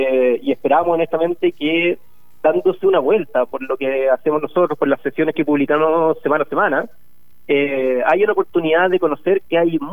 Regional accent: Santiago, Santiago Metropolitan, Chile; Yo soy de acá, de Santiago, pero prefiero viajar a Valparaíso a hacer esto también

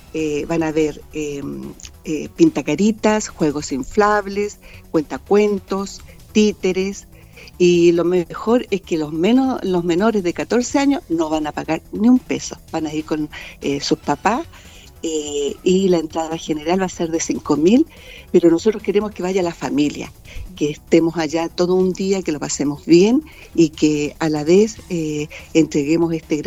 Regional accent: Chile; toda la solidaridad que nosotros como chilenos entregamos

